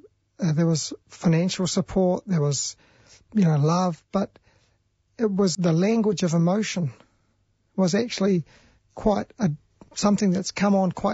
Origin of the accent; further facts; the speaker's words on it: Wellington, New Zealand; I was born in Wellington Hospital and spent the first 50 years of my life in Wellington. So I went to school at Berrenpore School, South Wellington Intermediate, and attended Wellington College, went to Victoria University before I went down to Otago to do medicine.